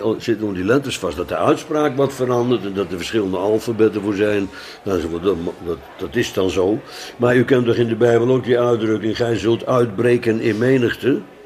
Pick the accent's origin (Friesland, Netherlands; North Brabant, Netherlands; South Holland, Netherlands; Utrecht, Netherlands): South Holland, Netherlands; Bodegraven; ik kom uit Bodegraven, dus dat was kaas.